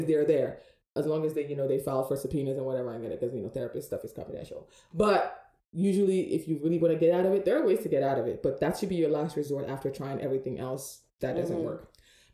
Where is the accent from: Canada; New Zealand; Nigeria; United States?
Nigeria; because I came from Nigeria, so I know what it's like.